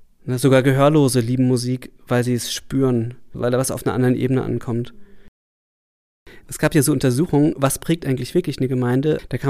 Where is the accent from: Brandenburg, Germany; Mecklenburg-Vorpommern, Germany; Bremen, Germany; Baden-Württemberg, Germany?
Baden-Württemberg, Germany; Emmendingen; born there; now in Stuttgart, Germany; am Kaiserstuhl. Ungefähr Emmendingen.